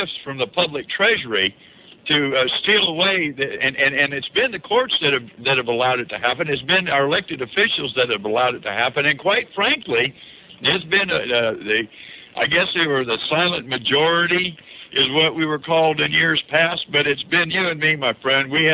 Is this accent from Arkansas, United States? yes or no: no; Santa Cruz, California, United States; especially when you're growing up in Santa Cruz, where this left-wing giveaway stuff is so prevalent.